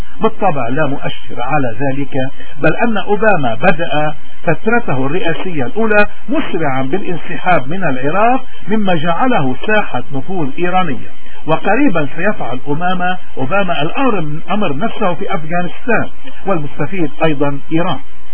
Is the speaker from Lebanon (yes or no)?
yes; Lebanon; احنا كلبنانيين شو مصير حزب الله؟ حزب الله جيش إيران بلبنان